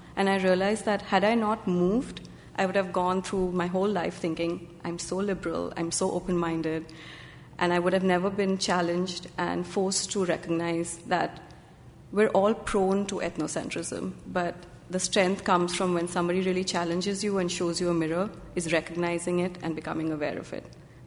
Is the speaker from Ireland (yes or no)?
no; Mumbai, Maharashtra, India; now in United States; When I decided to move to America, thank you. I thought it'll be an easy transition because I grew up in Mumbai, which is a cosmopolitan town.